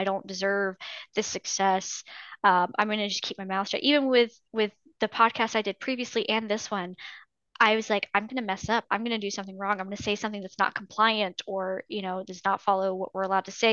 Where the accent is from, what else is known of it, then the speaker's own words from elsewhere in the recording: the South, United States; I'm from the South. We just take care of people.